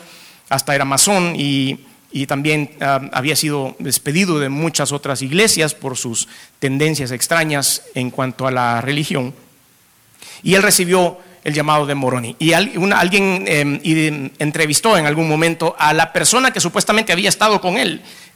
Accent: El Salvador; No, I'm not. Soy salvadoreño. Salvadoreño, para decirlo bien.

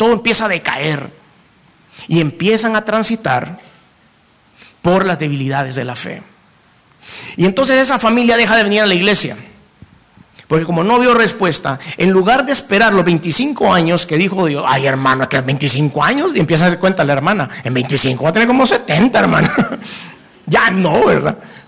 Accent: El Salvador; Soy salvadoreño, no puedo hacer cola.

